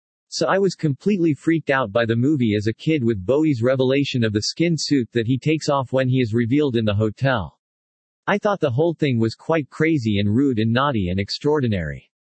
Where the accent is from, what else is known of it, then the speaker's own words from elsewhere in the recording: England, United Kingdom; I think being an Englishman and interested in the creative arts, he's one of our angels